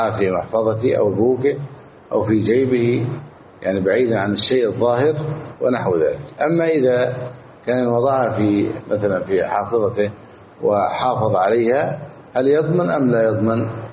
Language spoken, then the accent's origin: Arabic; Egypt; أما عندنا في مصر كل واحد يدخل سيارته أمام بيت